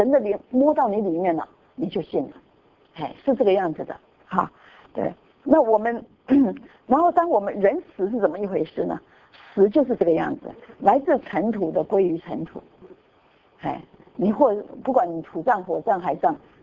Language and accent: Chinese; Taiwan; 我们台湾人说一个人过世说回去了